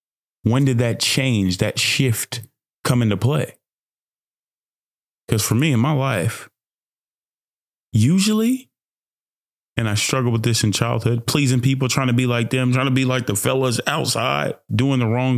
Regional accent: Nigeria; also born or lived in Dallas, United States / Fort Worth, United States; now in United States; I'm Nigerian, 28 years old, black, beautiful male, by way of Dallas, Texas, by way of Fort Worth, Texas, by way of Nigerian.

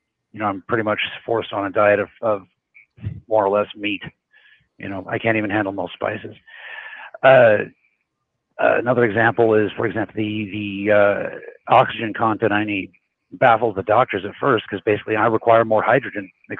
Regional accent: Denver, Colorado, United States; born there; I was born in Denver, Colorado, in 1978, sir.

